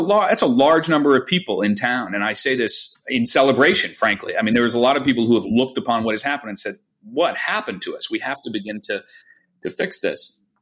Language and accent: English; Greenwich, Connecticut, United States; our neighbor who lived a few doors away when I was growing up in Greenwich.